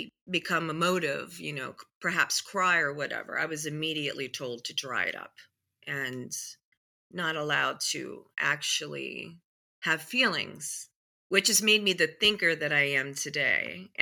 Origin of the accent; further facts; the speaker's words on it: United States; And I grew up on the Chesapeake Bay. My father always had a boat. So every weekend we would go sailing on the Chesapeake Bay.